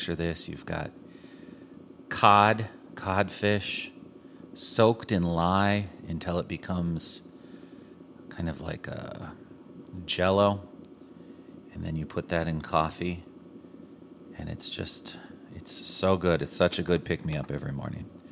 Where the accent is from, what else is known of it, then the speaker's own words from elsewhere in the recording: Minnesota, United States; now in Mullet River, United States; Now, if you haven't picked up by my crazy accent, I am from Minnesota. I live in a little tiny town called Mullet River, Minnesota. It's kind of in the southeastern part of the state, right near a little place called Winona, Winona, Minnesota.